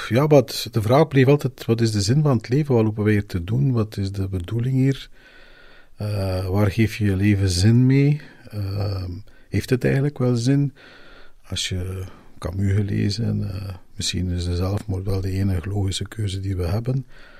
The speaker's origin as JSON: {"language": "Dutch", "town": "Denderwindeke", "region": "East Flanders", "country": "Belgium", "said": "Ik ben afkomstig van Winink, dat is Denderwindeke, dat is een deelgemeente van Nienhoven, dat is het laatste dorp van Oost-Vlaanderen."}